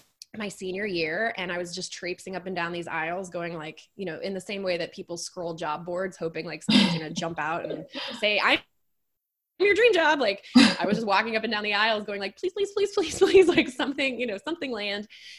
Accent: Texas, United States; But both my parents are from Illinois and I was born and raised in Texas.

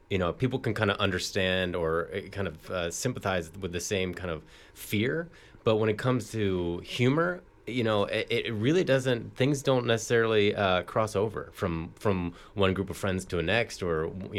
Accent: Kentucky, United States; I mean, I'm from Kentucky, but I don't go camping that much.

